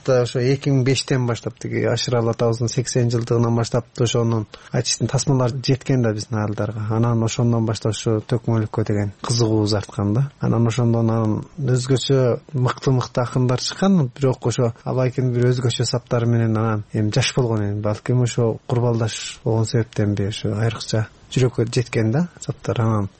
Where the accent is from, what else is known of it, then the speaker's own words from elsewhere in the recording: Tekes, Xinjiang, China; Балалыгым тиги алыскы Кулжа областы деп коет. Кулжа областына караганда Текес ооданы дейт. Текес ооданынын көктери кыргыз улуттук айыл дейт. Түпкү тегиз ушул көл жактан ооп барган экен мурда.